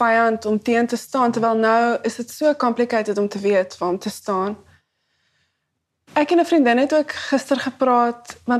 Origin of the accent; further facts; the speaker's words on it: Cape Town, Western Cape, South Africa; ek het net groot geword in die Kaapse voorstede in my hele lewe